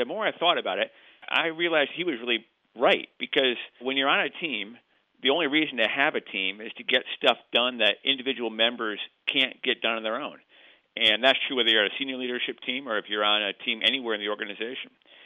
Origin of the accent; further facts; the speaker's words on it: Northeast, United States; I'm actually from the Northeast originally, but I've been in the Midwest for 25 years, so I'm here for the duration.